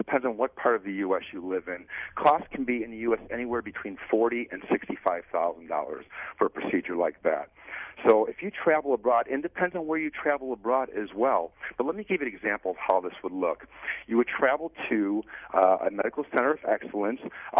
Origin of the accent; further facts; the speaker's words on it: Chicago, Illinois, United States; Great to be with you today in my hometown of Chicago.